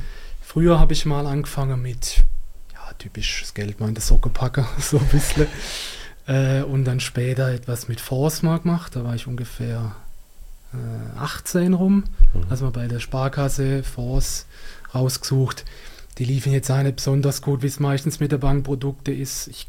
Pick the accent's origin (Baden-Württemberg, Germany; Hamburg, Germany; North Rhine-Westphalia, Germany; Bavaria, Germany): Baden-Württemberg, Germany; Also ich komme aus Süddeutschland, da ist man sehr sparsam in der Region, die Schwabe, wie man so schön sagt.